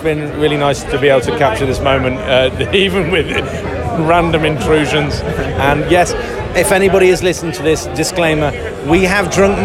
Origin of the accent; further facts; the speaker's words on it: East of England, United Kingdom; In Cambridgeshire.